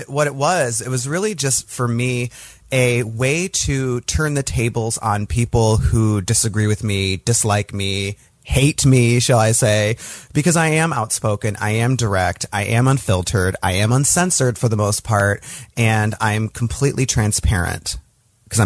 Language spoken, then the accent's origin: English; Michigan, United States; also born or lived in California; originally I'm from Michigan, like I told you. That's where I went to high school. That's where I was born and raised, in Michigan, which is a northern Midwestern state in the country.